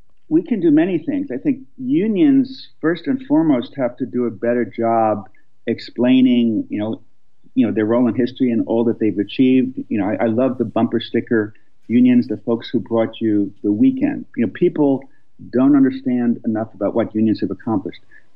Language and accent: English; New York, United States; I grew up in New York. I went to schools in New York, and we learned some about unions